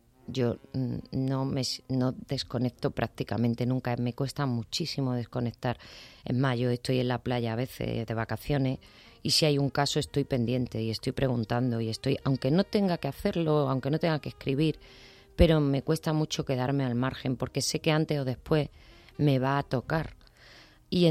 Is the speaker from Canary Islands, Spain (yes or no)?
no; Andalusia, Spain; now in Madrid, Spain; Yo soy muy andaluza, profundamente andaluza, y ejerzo de tal. No hay más que escuchar mi acento después de 24 años. Qué poquito de Madrid tiene todavía, ¿no?